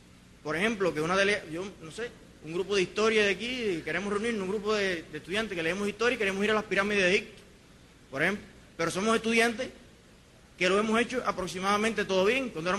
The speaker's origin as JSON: {"language": "Spanish", "town": "Puerto Padre", "region": "Las Tunas", "country": "Cuba", "said": "Yo soy del campo de Puerto Padre de Las Tunas. Y por tanto mi perspectiva, que vivo rodeado de cañaverales y demás"}